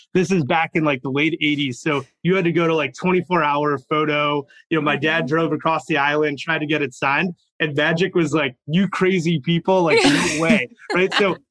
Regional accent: Chicago, Illinois, United States; So I grew up in Chicago. And despite like going to Duke, I'm actually a hockey player more than a basketball player.

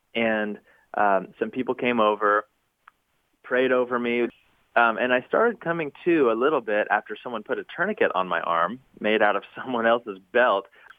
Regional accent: Knoxville, Tennessee, United States; And it was in my hometown of Knoxville, Tennessee.

